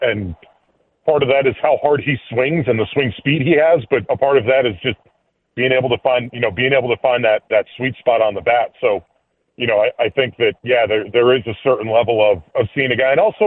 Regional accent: Pennsylvania, United States; I grew up in Pennsylvania.

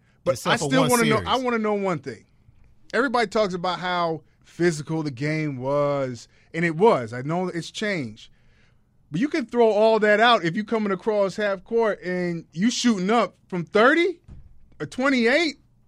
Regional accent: Chicago, Illinois, United States; I'm a Chicagoan, and I love the Chicago Bulls

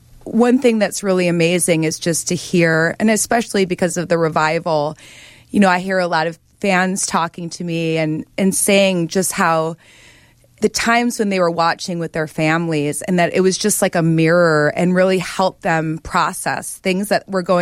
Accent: Midwest, United States; And part of being a Midwesterner is having a work ethic.

